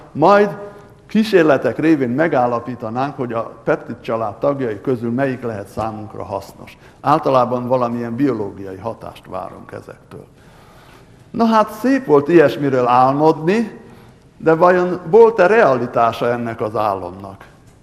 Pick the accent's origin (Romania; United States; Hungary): Romania; Transylvania; az a helyzet, hogy én egy kis erdélyi faluban születtem, ahol aranybánya volt.